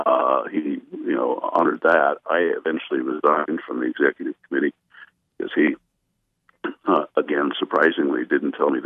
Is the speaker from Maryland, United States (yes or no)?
no; Utah, United States; I mean, I'm born and raised in Utah. My father was a silver miner in Park City.